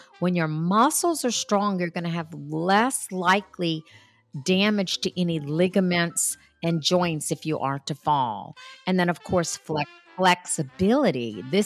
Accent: Louisiana, United States; You know, I'm from Louisiana, the South, and so we have a lot of water, and I was born and raised swimming

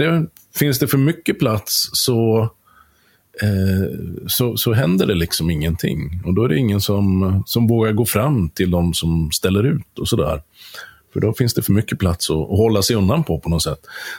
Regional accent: Mälardalen, Sweden; även om jag är från Mälardalen

